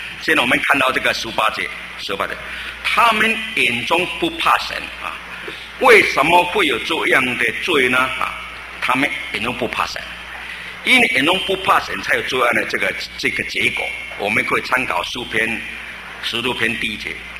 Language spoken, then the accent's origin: Chinese; Fujian, China; 那我们这个福建啊，可以说文化相当高的啊，我们是福建人啊，以这个为荣耀啊。